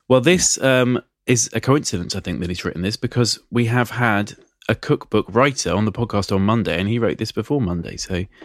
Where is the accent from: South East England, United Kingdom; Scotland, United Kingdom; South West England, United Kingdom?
South West England, United Kingdom; Don't let the fact that I'm Cornish influence your decisions.